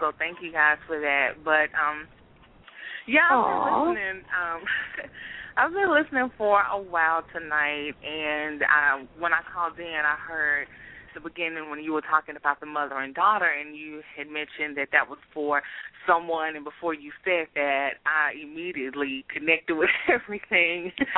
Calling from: Nashville, Tennessee, United States; And this is … calling from Nashville.

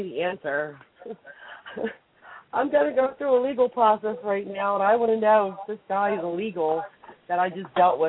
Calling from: Pennsylvania, United States; I'm calling from Pennsylvania.

